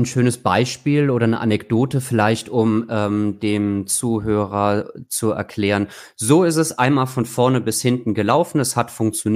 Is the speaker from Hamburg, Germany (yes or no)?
no; Trier, Rhineland-Palatinate, Germany; ich komme ursprünglich aus Trier